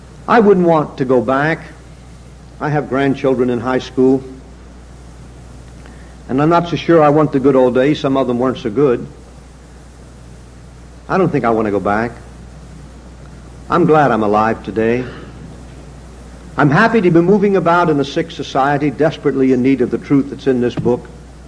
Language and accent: English; United States; born there